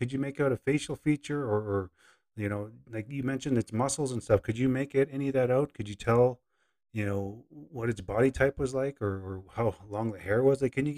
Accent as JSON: {"language": "English", "region": "Saskatchewan", "country": "Canada", "said": "I'm from Saskatchewan, so I do understand the flatland part of you know, the prairies and whatnot."}